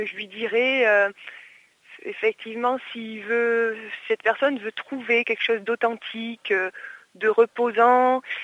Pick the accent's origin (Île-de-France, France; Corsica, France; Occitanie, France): Occitanie, France; born there; je suis née là-bas, j'ai une bonne partie de ma famille en Lozère, je suis partie assez jeune finalement, à 16 ans, pour faire un sport-études à Clermont-Ferrand.